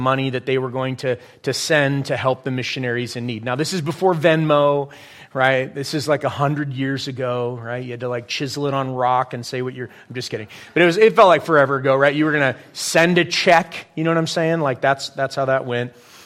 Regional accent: California, United States; I grew up in California, and it was this Christian radio station.

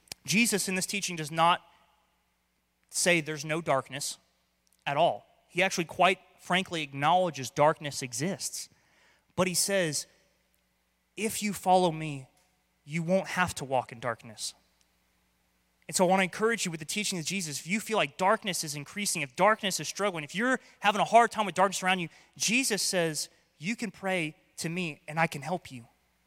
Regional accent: Florida, United States; I don't know if it's because I grew up in Florida. I like being out in the sun.

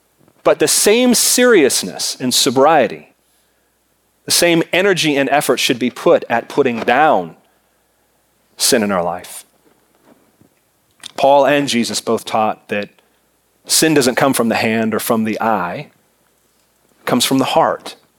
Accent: Seattle, Washington, United States; I grew up in the Puget Sound in the Seattle area.

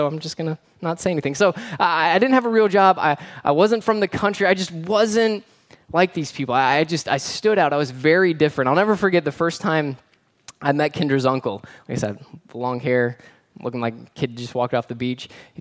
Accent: Fort Lauderdale, Florida, United States; But I'm from South Florida, where it's, like, all city. So I'm from outside of a town called Fort Lauderdale. So it's near the beach.

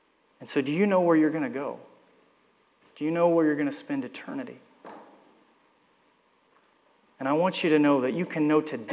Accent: Oklahoma, United States; Most of you know I grew up in Oklahoma.

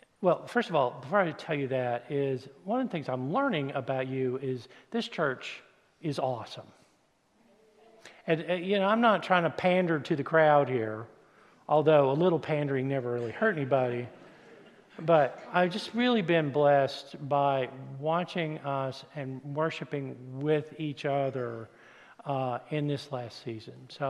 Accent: Virginia, United States; I'm from Southwestern Virginia. We would say, what the heck, okay?

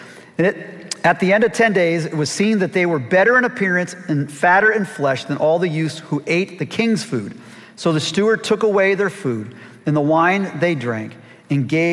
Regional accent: Pennsylvania, United States; Or I grew up in Pennsylvania. Ohio's not my home.

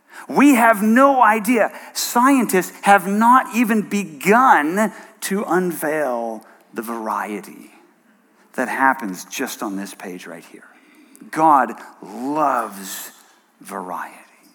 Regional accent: Bangkok, Thailand; also born or lived in New England; When we moved to Thailand, I grew up in Bangkok. That's where my parents were at the time. And I moved from rural New England to Bangkok, Thailand.

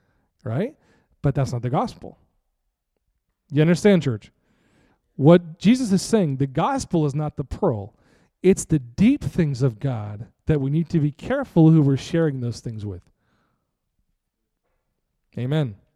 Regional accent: United States; See, let's face it. As American Christians, we'd much rather that the precious things of the kingdom get trampled than us.

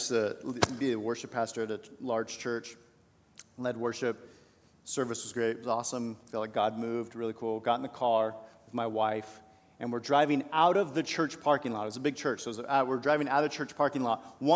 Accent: California, United States; I grew up in California, and I'm a Christian.

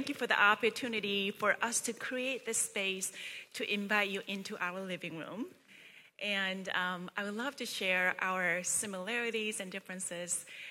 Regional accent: South Korea; I was born and raised in Korea, so a lot of my childhood and formative years were in Korea.

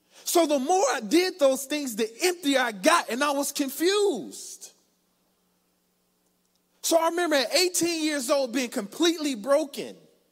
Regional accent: Chicago, Illinois, United States; But I'm originally from Chicago, born and bred. I grew up in a housing project called Augel Gardens on the south side of Chicago.

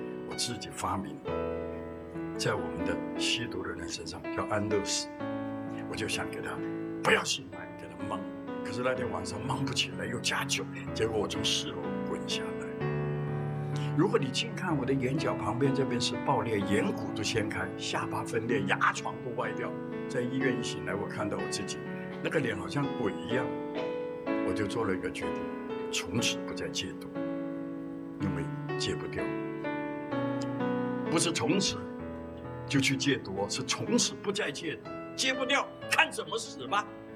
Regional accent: Hong Kong; 我从小在香港长大，12、13岁就出来鬼混

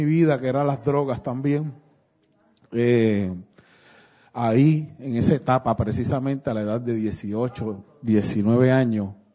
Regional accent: Ponce, Puerto Rico; a la edad de 17, 18 años, una noche empecé, eran como la 1 de la mañana en mi pueblo, Ponce, Puerto Rico

